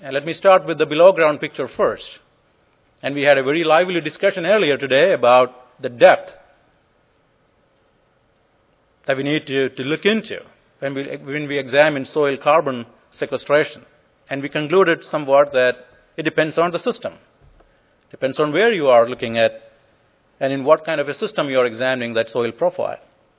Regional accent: Missouri, United States; I come from Missouri.

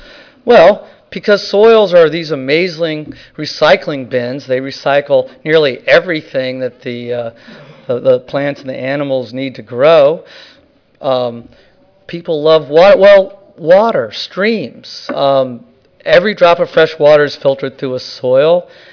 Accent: Fairfax, Virginia, United States; I grew up in Fairfax, which is a suburb of D.C. We didn't have a lot of fields around, but we did have some forests.

